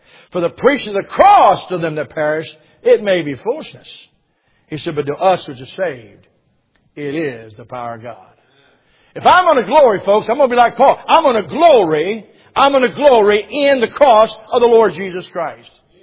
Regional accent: Loveland, United States; I grew up in Loveland where our church is.

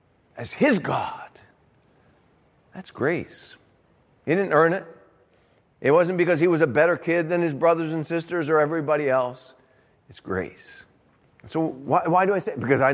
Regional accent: New Orleans, Louisiana, United States; When I grew up in New Orleans, I would go to a youth camp, and this was statewide from all of Louisiana.

